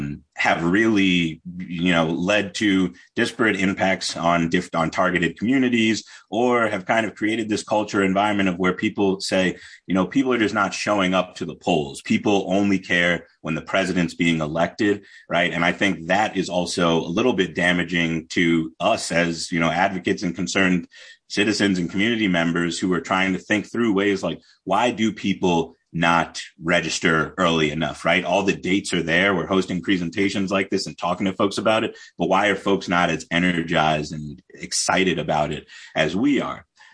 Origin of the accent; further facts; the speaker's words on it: New York, United States; I am born and raised in the Hudson Valley. I grew up in Orange County.